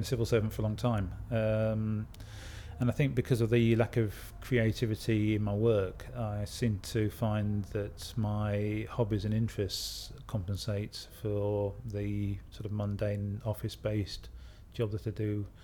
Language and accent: English; Chesterfield, East Midlands, United Kingdom; I'm 47 years old and I'm from Chesterfield in Derbyshire.